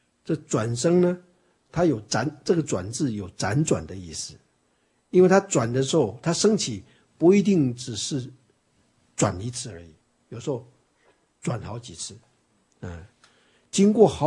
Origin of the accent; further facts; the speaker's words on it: China; 我们中国人有这就有命格啊，那洋人都没命格啦，对不对？